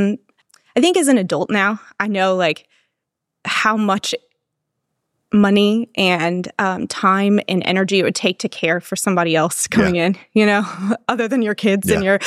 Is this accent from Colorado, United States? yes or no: no; Texas, United States; also born or lived in Louisville, Kentucky / Virginia; So I grew up here in Texas. I was born in Louisville. And then we moved to Virginia, sixth grade.